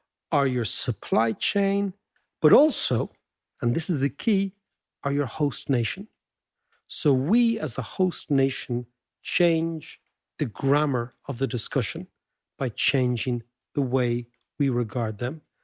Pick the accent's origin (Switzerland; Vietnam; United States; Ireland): Ireland; For us as Irish citizens, it actually gives our politicians less money to waste during elections.